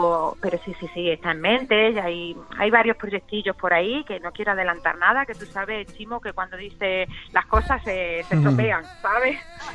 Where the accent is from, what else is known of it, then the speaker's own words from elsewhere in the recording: Extremadura, Spain; me siento muy orgullosa de mi tierra en todos los sentidos y sobre todo en el musical y más en el flamenco